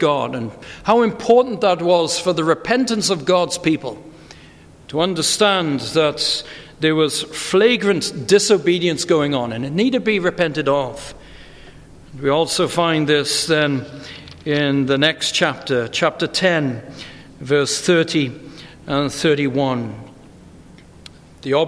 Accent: United Kingdom; now in United States; I came to a country 16 years ago. I grew up in Britain

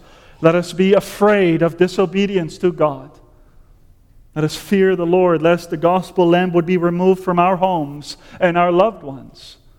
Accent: Netherlands; English is a second language; moved away; Now, many of you know that I am from the Netherlands. I was born and raised there

